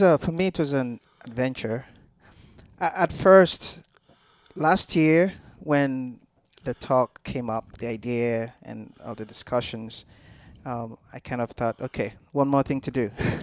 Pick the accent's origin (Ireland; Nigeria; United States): Nigeria; I'm originally from Nigeria. So in Nigeria, where I come from